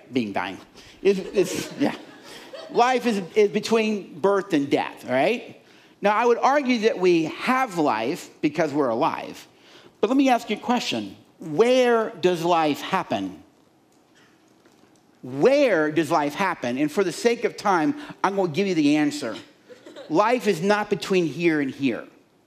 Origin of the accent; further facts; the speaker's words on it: Miami, Florida, United States; I was 7 years old, I think, 7 or 8, still in Miami. I was born in Miami.